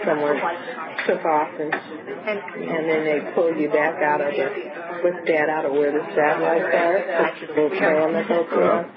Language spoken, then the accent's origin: English; Ohio, United States; I couldn't get over thinking about how I grew up in Ohio and what I eat now.